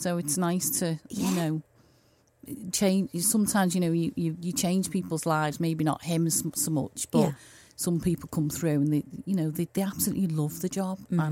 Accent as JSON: {"language": "English", "town": "Liverpool", "region": "North West England", "country": "United Kingdom", "said": "Originally from Tewbrook."}